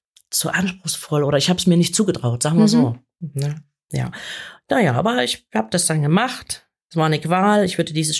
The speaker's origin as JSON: {"language": "German", "region": "East Germany", "country": "Germany", "tie": "born or raised there", "said": "ich bin damals noch in der DDR groß geworden und durfte dann nicht studieren, weil mein Vater Pfarrer war und wir politisch nicht so ganz systemtreu waren."}